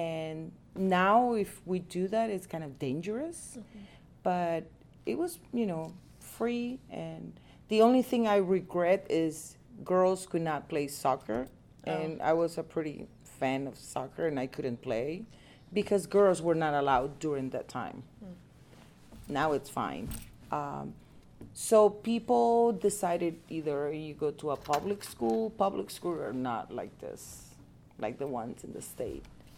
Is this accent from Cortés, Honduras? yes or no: no; Tegucigalpa, Francisco Morazán, Honduras; Yeah, I was born in Tegucigalpa, Honduras.